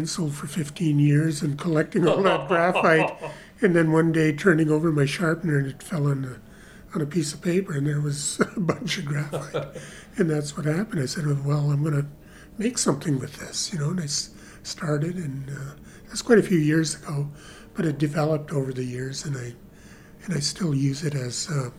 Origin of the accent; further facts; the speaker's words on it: Ontario, Canada; I'm originally from the Kuching Reserve near Fort Frances, Ontario.